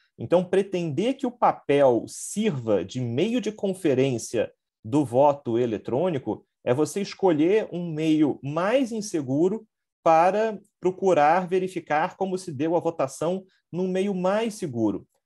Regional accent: Rio de Janeiro, Brazil; Bom, eu sou do Rio de Janeiro, né?

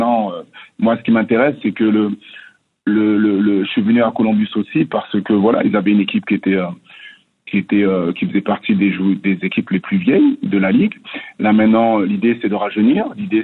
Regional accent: France; comme vous le savez, je viens de la France

